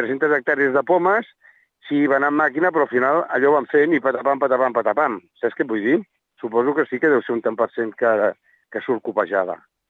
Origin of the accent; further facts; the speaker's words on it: El Papiol, Catalonia, Spain; Jo soc de Papiol